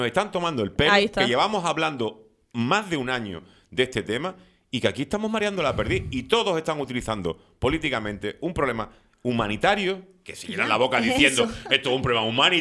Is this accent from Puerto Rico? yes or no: no; Canary Islands, Spain; Sí, como ciudadanos canarios, decir, ¿qué tengo que decirle yo